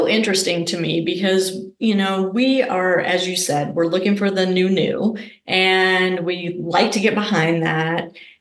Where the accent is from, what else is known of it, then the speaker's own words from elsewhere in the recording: Shreveport, Louisiana, United States; And Ryan grew up at the club that I grew up playing at in Shreveport, Louisiana, Piermont Oaks Tennis Club.